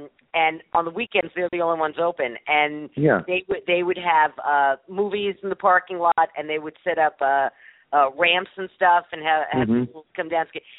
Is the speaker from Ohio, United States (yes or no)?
no; New York City, New York, United States; I grew up in New York City.